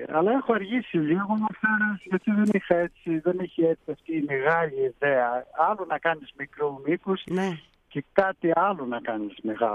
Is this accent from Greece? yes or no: no; Sweden; Κοίταξε, εγώ μεγάλωσα και δύο γονείς μου ήταν, ας γεννήθηκα στη Σουηδία και δύο γονείς μου ήταν Έλληνες.